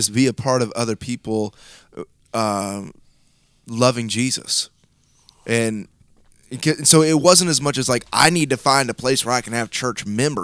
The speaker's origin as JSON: {"language": "English", "town": "Miami", "region": "Florida", "country": "United States", "tie": "born there", "said": "I was born in Miami while he was planting a church."}